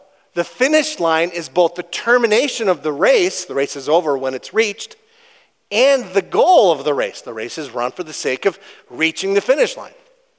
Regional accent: Minnesota, United States; I'm from the Iron Range. We did everything simple up there, I guess

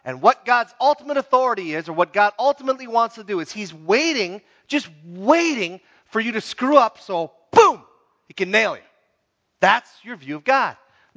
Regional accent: Minnesota, United States; I'm from the Iron Range.

